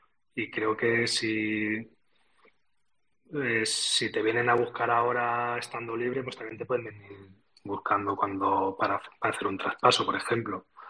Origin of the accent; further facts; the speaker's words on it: Alcover, Catalonia, Spain; soy catalán, de Tarragona, de Alcoverde